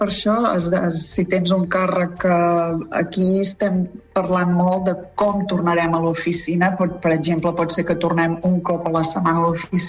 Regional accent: Catalonia, Spain; now in United States; Jo dic que sóc catalana perquè és d'on sóc. Fa més anys que estic a Califòrnia que a Catalunya i per això m'estimo molt als Estats Units també, no?

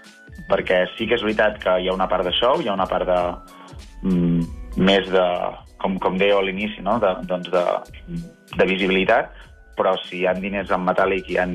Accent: Terrassa, Catalonia, Spain; jo soc de Terrassa, Terrassa és la ciutat de l'hoquei

